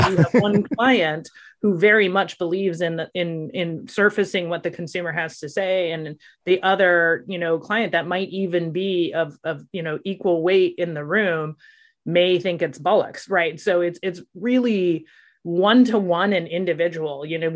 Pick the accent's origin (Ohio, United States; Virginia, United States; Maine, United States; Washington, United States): Ohio, United States; And I was a kid from Ohio.